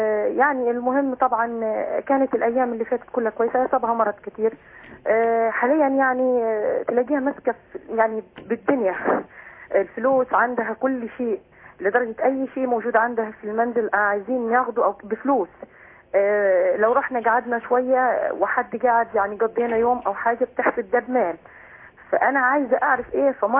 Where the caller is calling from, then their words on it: Asyut, Asyut Governorate, Egypt; من أسيوط مع حضرتك.